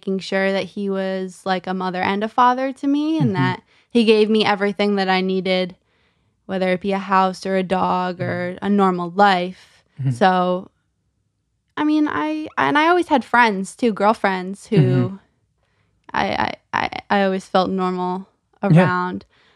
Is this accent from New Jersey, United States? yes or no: yes; Pequannock, New Jersey, United States; also born or lived in Ridgewood; I was not born in Pequannock. I think I was born in Ridgewood.